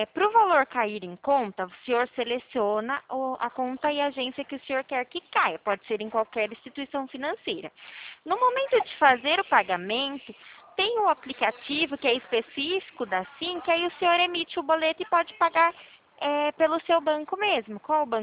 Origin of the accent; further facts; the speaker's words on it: Araras, São Paulo, Brazil; Sou daqui de Araras mesmo.